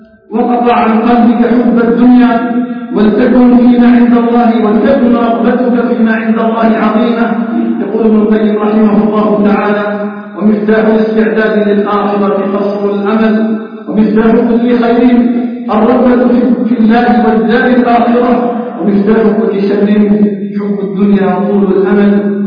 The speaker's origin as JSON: {"language": "Arabic", "country": "Algeria", "said": "بلدنا الجزائر"}